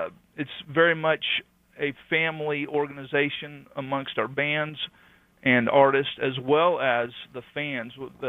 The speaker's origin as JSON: {"language": "English", "region": "the Ozarks", "country": "United States", "tie": "born or raised there", "said": "but you know, growing up in the Ozarks, I had a lot of exposure to Americana and folk and bluegrass"}